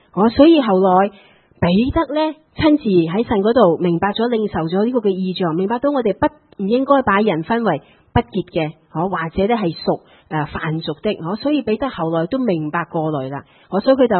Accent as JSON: {"language": "Cantonese", "country": "Malaysia", "said": "咁当然我来自马来西亚啦，"}